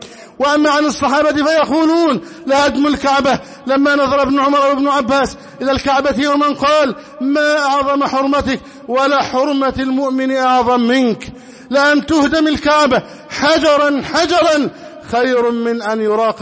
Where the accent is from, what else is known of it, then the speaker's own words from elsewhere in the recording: Egypt; نسأل الله جل وعلا بأسمائه الحسنى أن يحفظ علينا بلدنا مصر أمنا أمانا.